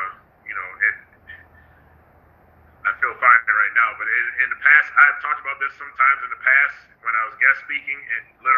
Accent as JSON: {"language": "English", "town": "Washington", "region": "District of Columbia", "country": "United States", "tie": "born or raised there", "lives_now": "Olean, United States", "said": "growing up in Washington D.C., you're talking about a 90% plus African American, you know. So then when I came up here"}